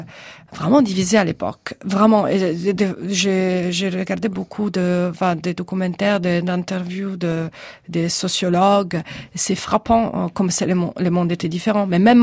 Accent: Genoa, Liguria, Italy; je suis de Gênes, mais je suis une fille d'immigrée, voilà. Et mes parents venaient du sud d'Italie. Mon père de la Sardaigne, c'est pas vraiment le sud, mais c'est Naïve, et ma mère de la Calabrie.

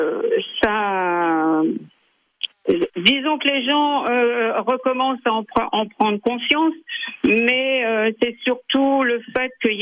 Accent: France; je suis française et je tiens à y rester.

